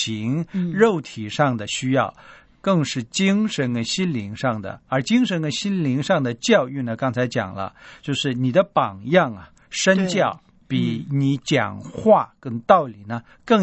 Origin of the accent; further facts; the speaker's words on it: China; 我们中国人常说，在这个传统的一些文化里面